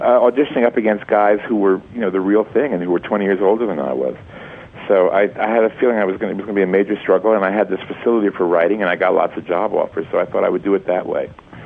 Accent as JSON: {"language": "English", "region": "New Jersey", "country": "United States", "tie": "born or raised there", "said": "all the stuff about growing up in Jersey"}